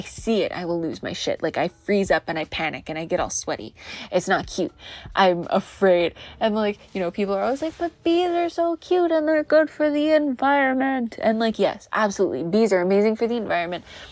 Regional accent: Philippines; I would like to be able to speak my family's language, which is Tagalog. I'm Filipino, by the way.

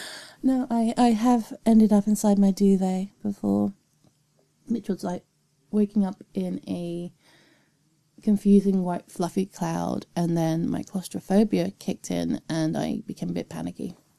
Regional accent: United Kingdom; I'm very British that way. The summer comes and all Brits just have an issue.

